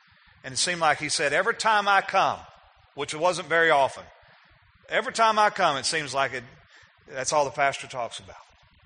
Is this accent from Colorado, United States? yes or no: no; Texas, United States; I grew up in East Texas where there's more trees than even here. I used to live in West Texas where there wasn't a tree unless somebody planted it.